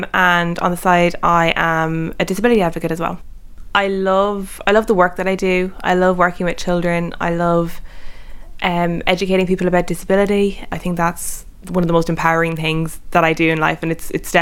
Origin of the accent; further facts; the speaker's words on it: Manorhamilton, Connacht, Ireland; I'm 26. I'm from Manor Hamilton in County Leitrim and I live with my parents.